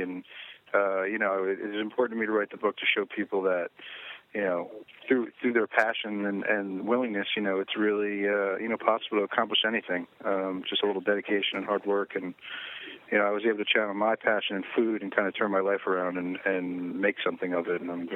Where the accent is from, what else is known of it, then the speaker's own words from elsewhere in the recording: Florida, United States; now in New York, United States; It's going to be very cool to, come back to my hometown and my native South Florida roots